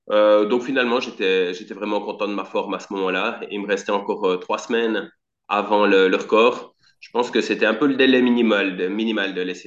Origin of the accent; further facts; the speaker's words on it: Switzerland; Excuse-moi, je suis suisse